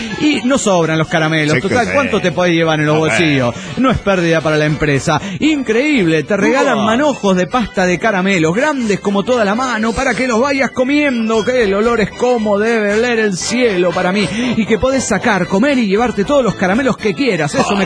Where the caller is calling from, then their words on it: Santa Ana, California, United States; Hola, soy el niñote de Santana, Califas, California.